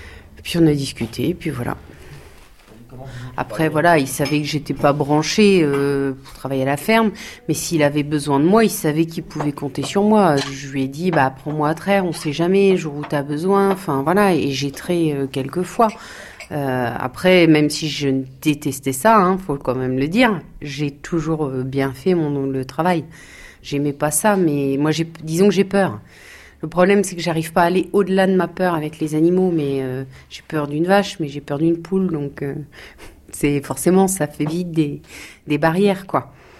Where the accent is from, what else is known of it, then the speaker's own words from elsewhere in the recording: Tracy-sur-Mer, Normandy, France; Moi, je viens de Tracy-sur-Mer, le village juste à côté. Mes parents étaient éleveurs laitiers aussi.